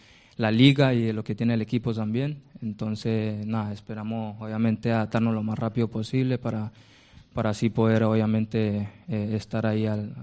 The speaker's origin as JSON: {"language": "Spanish", "country": "Colombia", "moved": "as an adult", "said": "Sí, creo que desde que salí de mi país, de Colombia, vengo muy con unas buenas expectativas"}